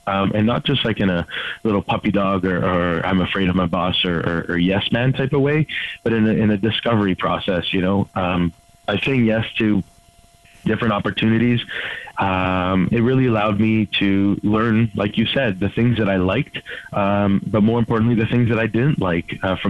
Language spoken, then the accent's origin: English; Montreal, Quebec, Canada; moved away as an adult; I left my hometown of Montreal, moved to Ottawa, which isn't too far